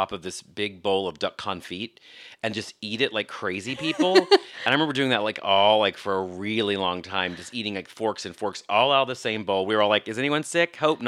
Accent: West Virginia, United States; I grew up in West Virginia, in rural West Virginia

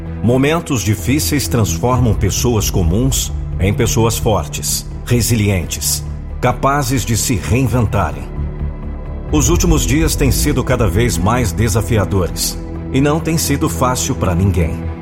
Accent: Brazil; Porque somos brasileiros. Porque somos capazes.

